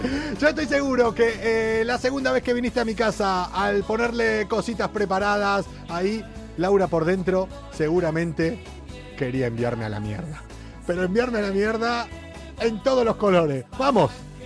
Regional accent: Argentina; moved away; desde que me vine de Argentina.

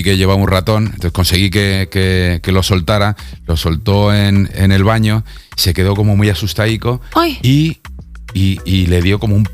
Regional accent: Alicante, Valencian Community, Spain; also born or lived in La Llosa de Camacho; now in Madrid, Spain; yo soy de Alicante, pero me crié entre Alicante y un pueblo muy pequeñito, que era el pueblo de la familia de mi madre, que se llama La Llosa de Camacho, que tiene 200 habitantes.

